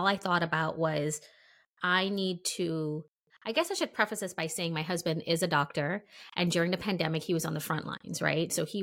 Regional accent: Brooklyn, New York, United States; And I grew up in Brooklyn, and a lot of people around me, they were either American or not, and they were also immigrants.

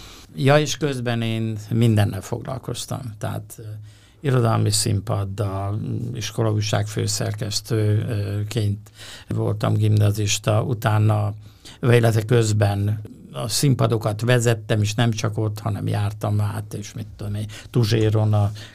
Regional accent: Fényeslitke, Szabolcs-Szatmár-Bereg, Hungary; born there; Fényes Litkén születtem, és egy Klebersberg féle házban, ez a katolikus tanítói lakás volt eredetileg, ahol én születtem.

